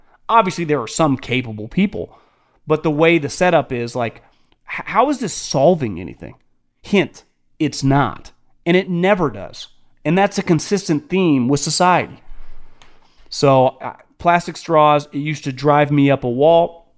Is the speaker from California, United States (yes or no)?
yes; California, United States; Trust me, I'm from California. We've been doing that forever.